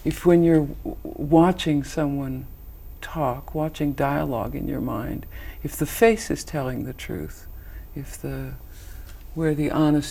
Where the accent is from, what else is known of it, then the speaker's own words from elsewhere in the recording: California, United States; I grew up in California with a Scottish American background